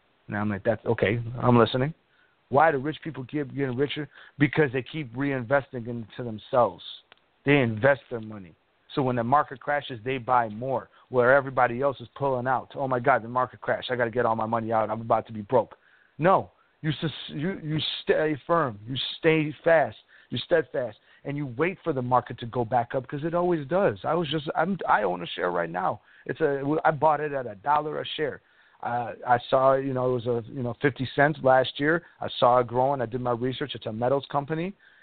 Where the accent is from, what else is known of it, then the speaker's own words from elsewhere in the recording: Chicago, Illinois, United States; I'm from Chicago.